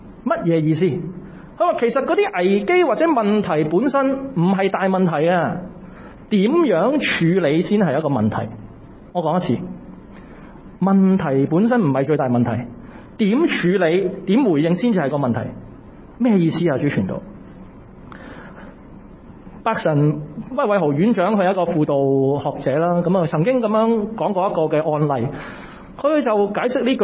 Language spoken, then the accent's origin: Cantonese; Hong Kong; 我哋香港人叫係嘛？